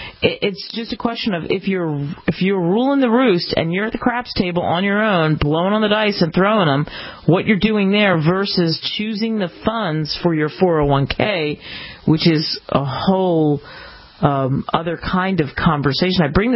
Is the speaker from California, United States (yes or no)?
no; Philadelphia, Pennsylvania, United States; I can remember as a kid, growing up in Philly, we'd go to D.C.